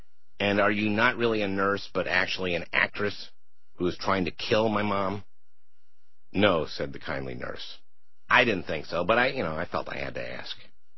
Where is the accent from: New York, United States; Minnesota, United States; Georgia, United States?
Minnesota, United States; Part of it was that I grew up in Minnesota, and Paul knew my folks.